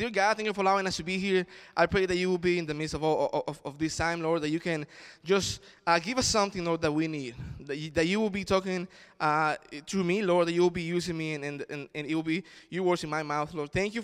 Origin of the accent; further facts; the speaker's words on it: El Salvador; now in United States; I come from El Salvador, and the culture over there is different.